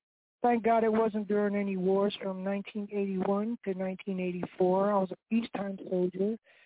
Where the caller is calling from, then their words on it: West Haven, Connecticut, United States; Oh, I'm calling from the wonderful city of West Haven, Connecticut, right here on the shoreline in the Northeast.